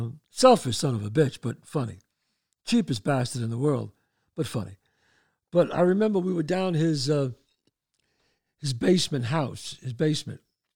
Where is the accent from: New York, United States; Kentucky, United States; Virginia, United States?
New York, United States; Bronx; Stories from my past growing up in the Bronx.